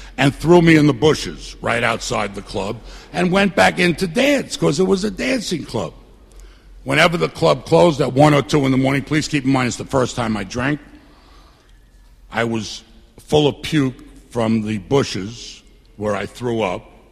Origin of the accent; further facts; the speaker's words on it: Queens, New York, United States; I'm from Bayside, Queens.